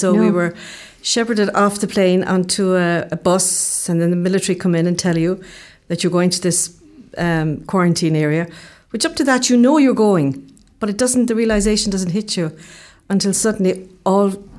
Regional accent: Milltown Malbay, Munster, Ireland; I'm originally from Milltown Malbay, but I met Billy in London.

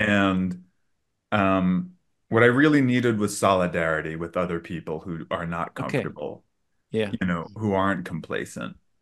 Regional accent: New York City, New York, United States; when I grew up in New York City with the punk scene

